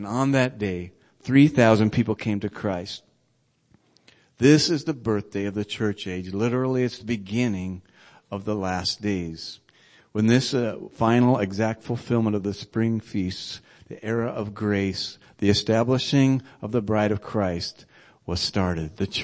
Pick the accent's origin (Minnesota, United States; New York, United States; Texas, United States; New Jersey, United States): Minnesota, United States; Worthington; Worthington, Minnesota. And that was just recently that happened. We'd been to that church there. Now, my hometown is a melting pot of people from all over the world